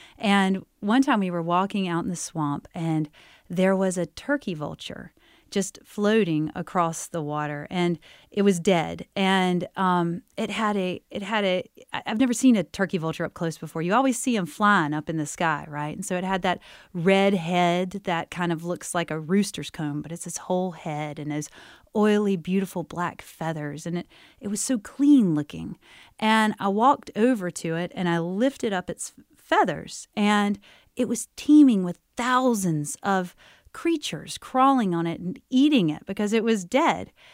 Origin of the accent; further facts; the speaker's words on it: Goldsboro, North Carolina, United States; Oh, it was wonderful for me growing up in Goldsboro. It's a great and nurturing town full of a lot of natural spaces and a lot of time to read, if you want to read.